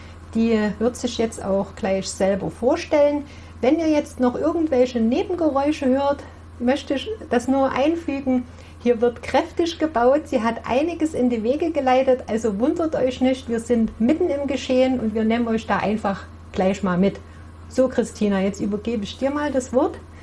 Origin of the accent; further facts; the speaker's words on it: Saxony, Germany; accent: Saxon; Bei mir hört man es auch, ich komme auch aus Sachsen.